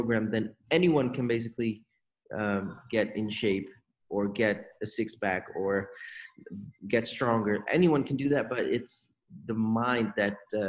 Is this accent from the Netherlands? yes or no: yes; Netherlands; I am from the Netherlands. I'm 26 years old.